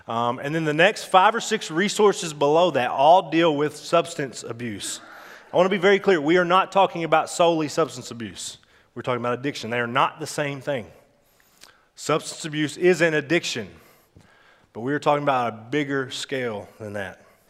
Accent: Arkansas, United States; I'm from Arkansas, right? So that's what we do. Sorry if you're from Arkansas. I mean, hey, I love being from Arkansas.

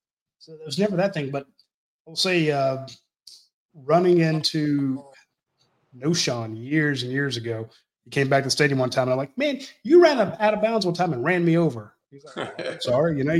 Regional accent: Warrenton, Georgia, United States; This is my hometown, Warrenton, Georgia, not too long ago.

